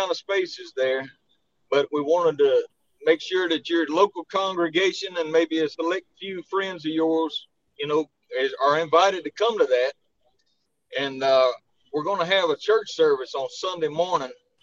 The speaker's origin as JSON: {"language": "English", "town": "Wilmer", "region": "Alabama", "country": "United States", "tie": "born or raised there", "said": "I grew up down around Wilmer, Alabama, on the Alabama-Mississippi state line."}